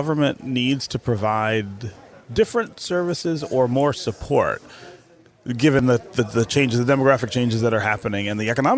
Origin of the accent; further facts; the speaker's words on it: Detroit, Michigan, United States; I grew up in Detroit and in Southeast Michigan. I remember Macomb very distinctly from my childhood and what it was.